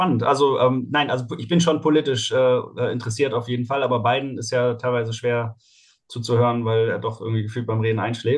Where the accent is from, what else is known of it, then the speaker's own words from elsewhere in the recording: Heidelberg, Baden-Württemberg, Germany; Also groß geworden bin ich in Heidelberg.